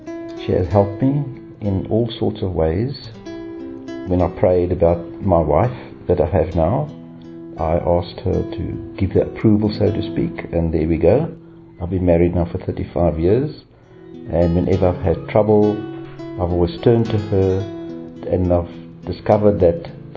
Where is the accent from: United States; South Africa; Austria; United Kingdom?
South Africa; I'm from South Africa.